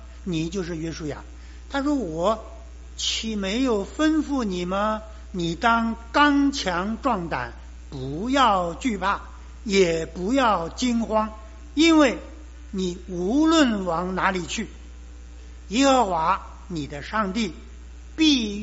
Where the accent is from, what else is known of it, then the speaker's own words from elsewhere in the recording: China; 我们中国人有一句话说，说等到黄河清了，天下太平。